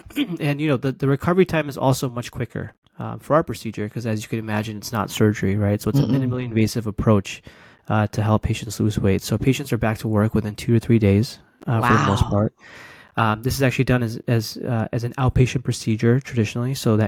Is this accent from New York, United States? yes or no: yes; Utica, New York, United States; also born or lived in Albany, New York; So I'm from Albany, New York, capital of New York and upstate. So a little bit about myself, I grew up in Utica, which is a small town in upstate New York